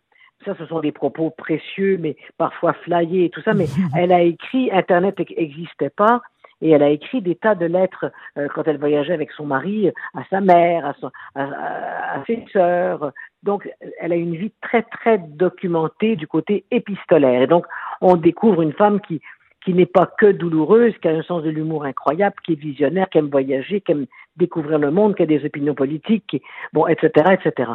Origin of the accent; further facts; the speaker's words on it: Spain; accent: Spanish; French is a second language; je parle avec un accent espagnol